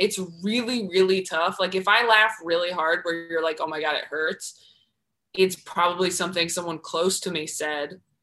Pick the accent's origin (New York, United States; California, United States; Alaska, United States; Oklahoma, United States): California, United States; I'm from California. So like being back in California just feels very relaxing to me.